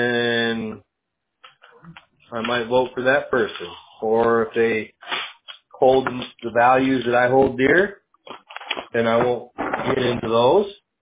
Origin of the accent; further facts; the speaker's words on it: United States; Well, that's kind of, I am American. Yeah, I'm American. I'm American.